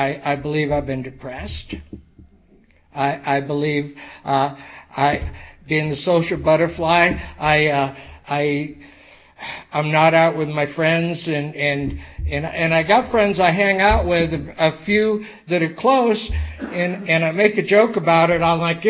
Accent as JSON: {"language": "English", "region": "Arizona", "country": "United States", "said": "And then underneath it has a cactus because I'm from Arizona."}